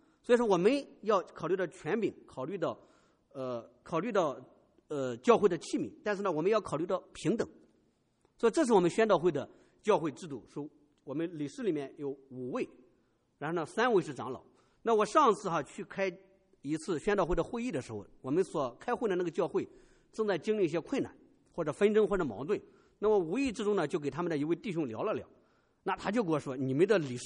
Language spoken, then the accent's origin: Chinese; China; 好，我们中国人讲话就是民主集中制啊